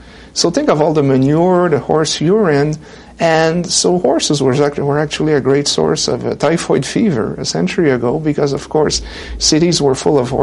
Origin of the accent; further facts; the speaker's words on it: Quebec, Canada; I mean, I'm from Quebec, which is just across the border from Vermont and New Hampshire.